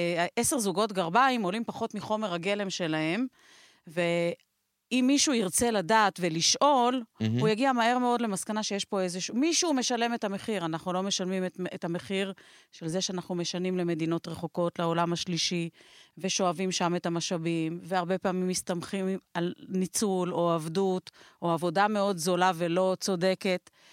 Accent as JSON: {"language": "Hebrew", "town": "Holon", "region": "Tel Aviv District", "country": "Israel", "tie": "born or raised there", "said": "אני כילדה גדלתי בחולון."}